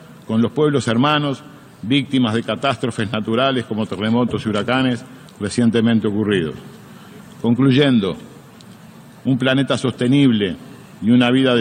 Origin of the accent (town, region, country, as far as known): Uruguay